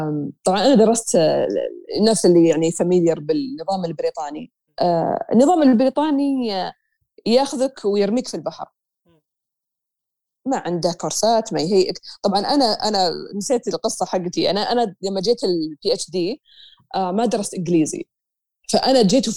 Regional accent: Saudi Arabia; احنا عندنا في السعوديه

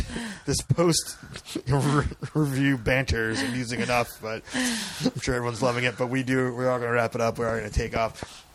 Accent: East Coast, United States; we're from the East Coast, so we know about the winter

